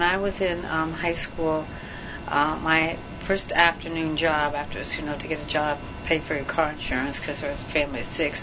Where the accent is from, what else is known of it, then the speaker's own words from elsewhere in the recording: Des Moines, Iowa, United States; I grew up in Des Moines, Iowa, up in the Midwest.